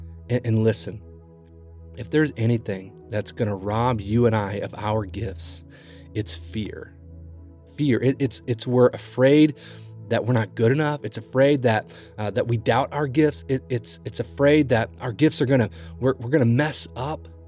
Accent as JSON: {"language": "English", "region": "Kentucky", "country": "United States", "tie": "born or raised there", "said": "Now, growing up in Kentucky, we had 3 wood-burning stoves growing up."}